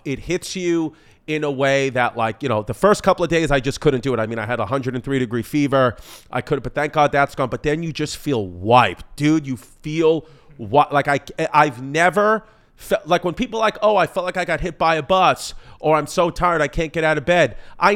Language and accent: English; United States; even though I'm an American patriot and I'm happy that the U.S. won